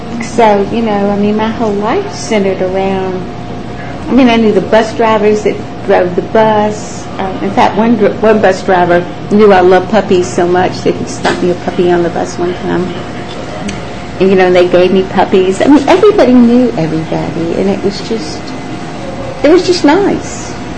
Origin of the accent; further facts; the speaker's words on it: Savannah, Georgia, United States; In fact, I was so proud of the fact that I was from Savannah. When I had my children, I lived in Appling County. And when I had my children, I made sure that I came back home.